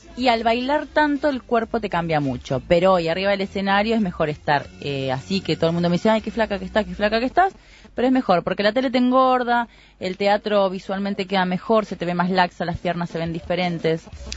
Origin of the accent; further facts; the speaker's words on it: Sayago, Montevideo, Uruguay; born there; Pues yo nací en Sayago.